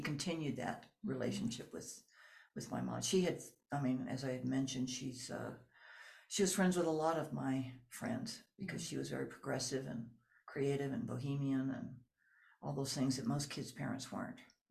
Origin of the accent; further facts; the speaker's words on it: Los Angeles, California, United States; when I was growing up in Los Angeles with her, our house was always full of artists and painters and flamenco dancers